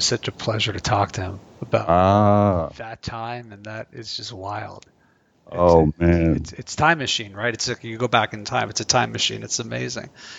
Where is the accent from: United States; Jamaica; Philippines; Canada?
Canada; I'm Canadian.